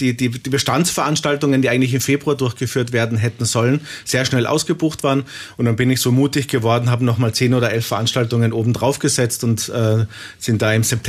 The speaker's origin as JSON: {"language": "German", "country": "Austria", "said": "Da muss ich jetzt als Österreicher und nahezu nah an Wien und Salzburg lebender sagen"}